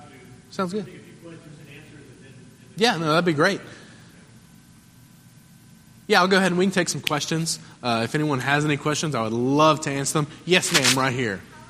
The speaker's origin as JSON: {"language": "English", "region": "North Carolina", "country": "United States", "tie": "born or raised there", "said": "I grew up in North Carolina in the Bible Belt, churches on every street corner."}